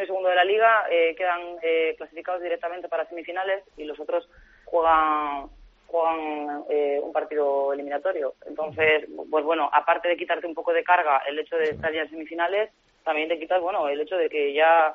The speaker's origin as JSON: {"language": "Spanish", "country": "Spain", "said": "al principio era un poco la gracia, ¿no?, de que éramos muchas españolas"}